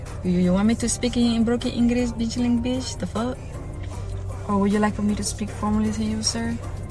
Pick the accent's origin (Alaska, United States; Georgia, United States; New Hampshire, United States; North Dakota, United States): Georgia, United States; English is a second language; also born or lived in Thailand; now in Nebraska, United States; I have an accent because I ain't from here. I was born in Thailand, and I grew up in Georgia for a decade. And then I fucking moved to Nebraska.